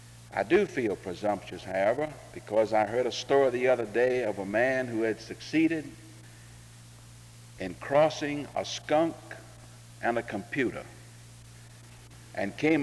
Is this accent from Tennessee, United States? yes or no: yes; Memphis, Tennessee, United States; She is from Birmingham and I am from Memphis.